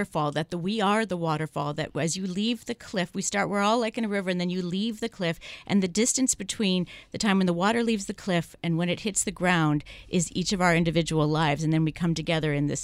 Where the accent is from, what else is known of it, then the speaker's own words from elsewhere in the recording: San Francisco, California, United States; although I'm from San Francisco, I can't believe I never saw it